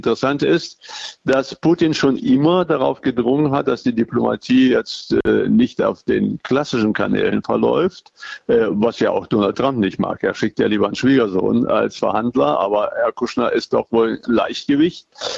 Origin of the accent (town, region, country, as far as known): Erfurt, Thuringia, Germany